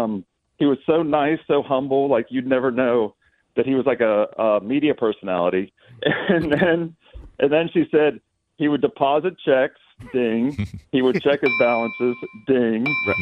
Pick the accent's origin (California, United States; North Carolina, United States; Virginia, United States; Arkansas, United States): Virginia, United States; now in Nashville, United States; Yeah, I grew up in Northern Virginia.